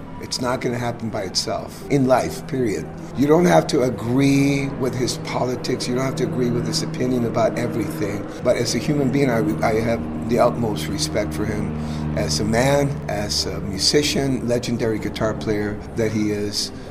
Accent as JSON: {"language": "English", "town": "Tijuana", "region": "Baja California", "country": "Mexico", "tie": "born or raised there", "said": "I grew up in Mexico."}